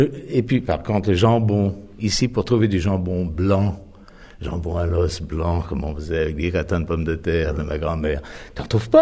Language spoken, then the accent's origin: French; Geneva, Switzerland; moi, je suis né à Genève d'une grand-mère lyonnaise